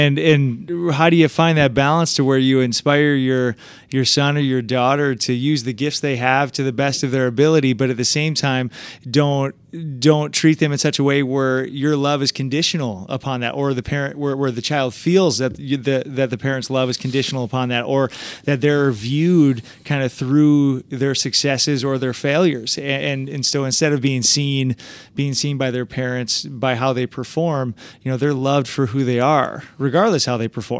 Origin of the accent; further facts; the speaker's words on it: Michigan, United States; So for me, when I was growing up, I grew up in Michigan, and I was such an energetic kid that my parents they didn't know really how to contain it.